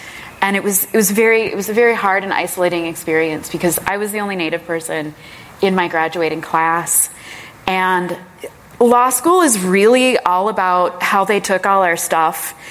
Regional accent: Chicago, Illinois, United States; born there; So I was born in Chicago

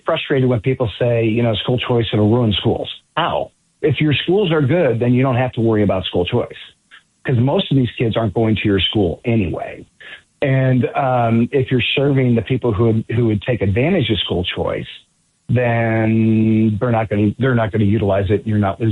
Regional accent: Great Bend, Kansas, United States; I grew up in Great Bend.

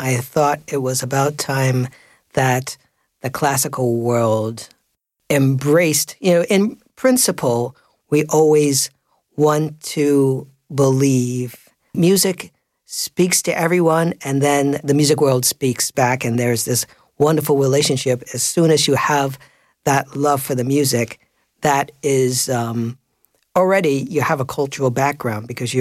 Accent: Toronto, Ontario, Canada; I get to perform … in my hometown. This will be the first time Toronto has heard this piece of mine.

